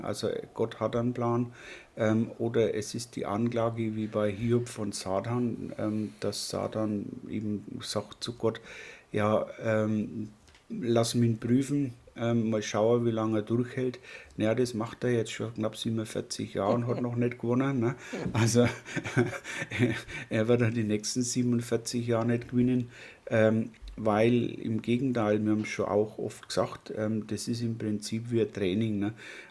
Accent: Southern Germany, Germany; du bist ja aus dem Norden Deutschland, ich bin aus dem Süden Deutschlands

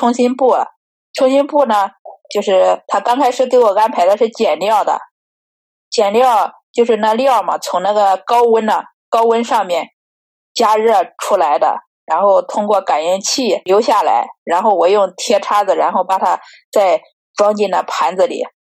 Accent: Henan, China; 因为我们河南人那边的话就是冬天嘛就是冷嘛

